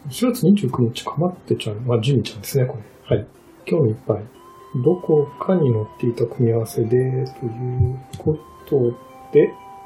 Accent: Izumo, Shimane, Japan; 私の地元、出雲なんですけど、

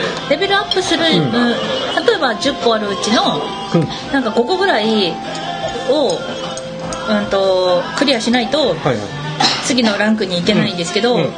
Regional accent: Hokkaido, Japan; born there; 私北海道生まれで、うん、そのもっともっと寒い環境に体がもう適応して慣れてるんですよ

